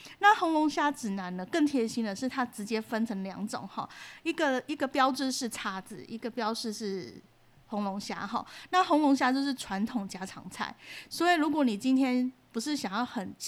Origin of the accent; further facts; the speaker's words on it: Taiwan; 意大利的料理风味其实跟我们亚洲人或者是说我们台湾人来讲会比较接近